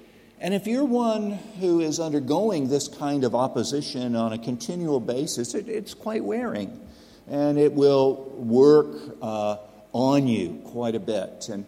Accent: Texas, United States; also born or lived in Oklahoma; I'm from Texas, and I'm pastor for 27 years in Oklahoma, in the Dallas-Fort Worth metro area, and the Oklahoma City metro, and the Tulsa metro area.

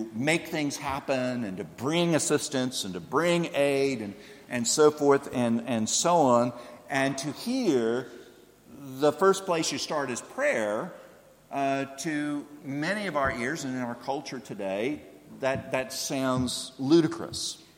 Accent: Paris, Texas, United States; I remember back in my hometown of Paris, Texas, an incident that happened.

